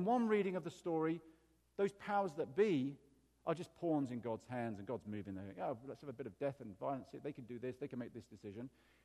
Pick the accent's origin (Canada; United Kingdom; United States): United Kingdom; England; And, you know, I come from England.